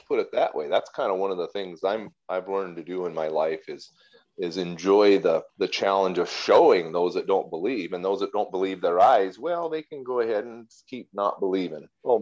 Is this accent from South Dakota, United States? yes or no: yes; South Dakota, United States; now in Florida, United States; Now, I grew up in South Dakota, which is such a dry place